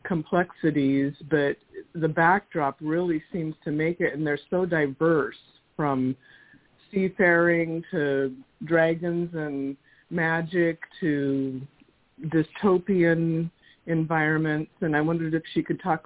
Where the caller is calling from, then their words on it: Oregon, United States; I'm in Oregon also.